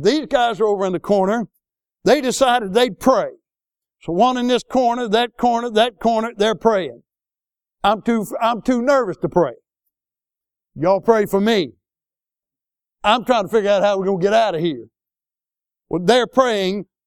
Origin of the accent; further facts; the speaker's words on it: Century, Florida, United States; I grew up in Century, Florida, on a red clay road with 8 of us in a 12 by 60 mobile home.